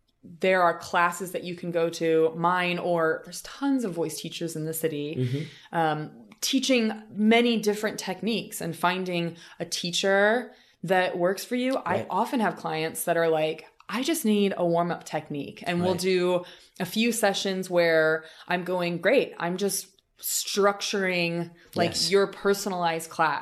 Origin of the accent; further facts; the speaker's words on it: Indiana, United States; accent: general American; I am from Southern Indiana. So for the most part, my accent was a pretty good example of a, quote, general American accent.